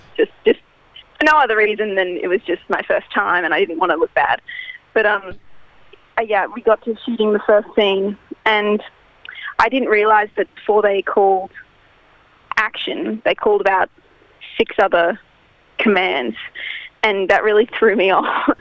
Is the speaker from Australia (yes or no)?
yes; Brisbane, Queensland, Australia; I'm 19. And I'm from Brisbane in Australia